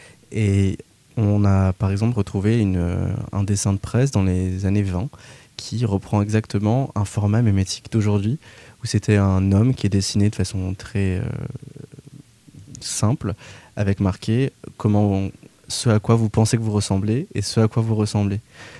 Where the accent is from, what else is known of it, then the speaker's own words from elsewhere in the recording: Paris, Île-de-France, France; J'ai grandi à Paris moi, désolé.